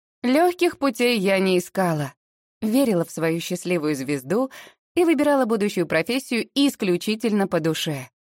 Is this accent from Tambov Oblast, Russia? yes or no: no; Novocheboksarsk, Chuvashia, Russia; Пришлось вернуться в Новочебоксарск с целью в следующем году обязательно поступить в Москве. В родном городе я время даром не теряла.